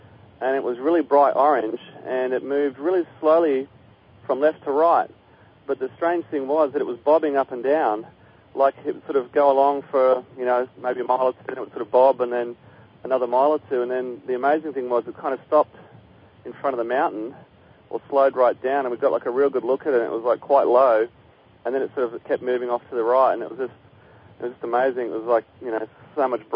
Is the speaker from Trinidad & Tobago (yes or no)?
no; Australia; now in Hong Kong; I'm originally from Australia, but I actually live in Hong Kong these days.